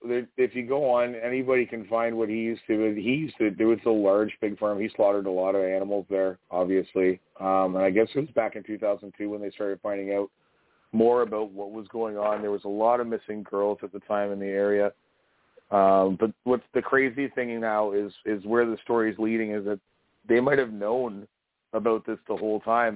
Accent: Canada; It's a very, very interesting story that they wove to us as the Canadian citizens

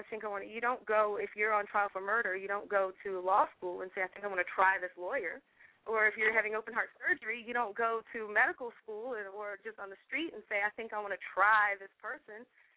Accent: Upper Marlboro, Maryland, United States; also born or lived in Washington, D.C.; I was born and raised in Washington, D.C., raised in the Upper Marlboro area.

